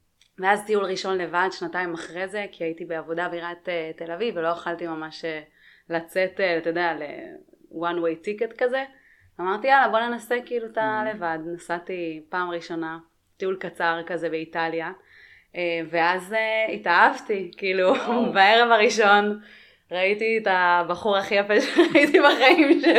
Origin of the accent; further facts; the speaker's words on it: Grofit, Southern District, Israel; אני בת 33, גדלתי בגרופית בערבה